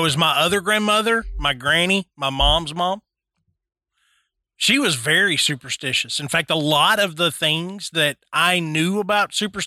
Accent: Nashville, Tennessee, United States; growing up in Nashville, we rooted for Vanderbilt football

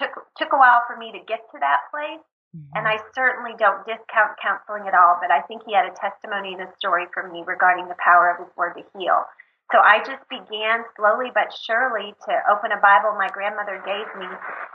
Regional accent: Texas, United States; We're from Texas and his name is Texas.

